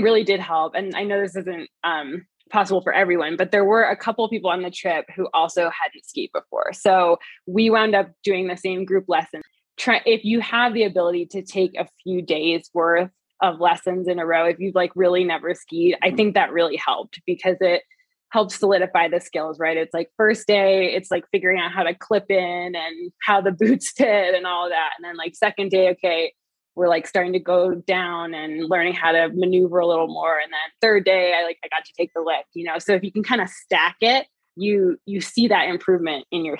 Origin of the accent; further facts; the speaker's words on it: Vermont, United States; So I grew up in Vermont. So I've always loved like being outside and that lifestyle